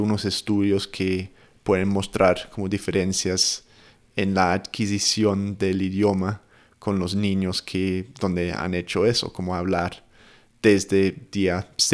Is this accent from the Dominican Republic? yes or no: no; England, United Kingdom; Spanish is a second language; Yo soy inglés, entonces mi español diría que es bueno, pero no es perfecto.